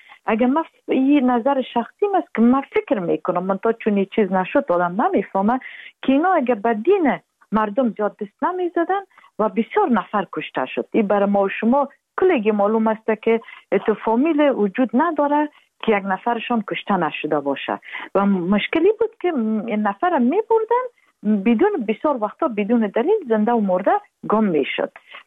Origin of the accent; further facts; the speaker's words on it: Afghanistan; ما افغان هستیم